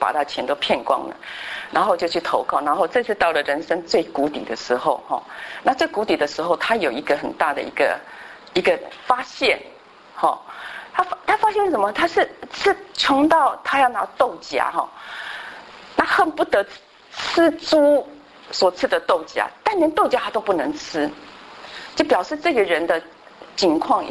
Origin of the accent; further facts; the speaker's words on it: China; 我们其实中国人都有天的观念